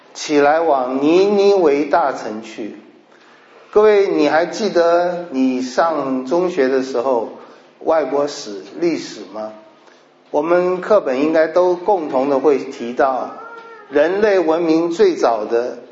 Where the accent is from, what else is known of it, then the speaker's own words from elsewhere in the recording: Taipei, Taiwan; 各位可能在中国大陆比较少看到这种情形，我在小时候在台北还看得到